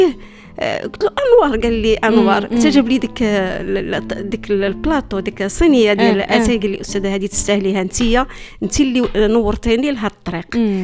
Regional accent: Oujda, Oriental, Morocco; وأنا تربيت في مدينة وجدة، ما كانش عندي خيار أنني يمشي نقرأ برا على وجدة

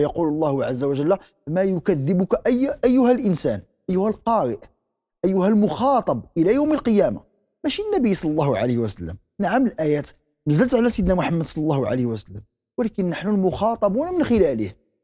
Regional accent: Morocco; والحمد لله كنعيشوه في بلدنا المغرب مثلا

